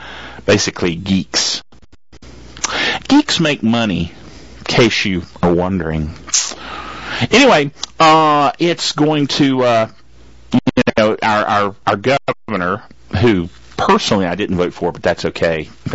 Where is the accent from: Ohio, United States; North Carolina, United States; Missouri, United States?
North Carolina, United States; See, I was born and raised right here in North Carolina.